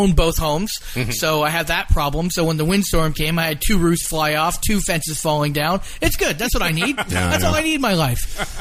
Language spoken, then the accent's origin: English; Brantford, Ontario, Canada; I'm originally from Brantford, Ontario, the home of Wayne Gretzky.